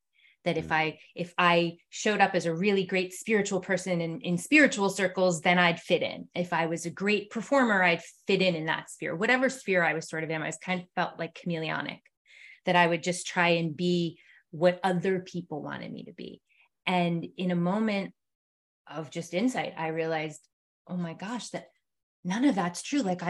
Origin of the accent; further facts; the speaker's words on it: Asheville, North Carolina, United States; I am from Asheville, North Carolina.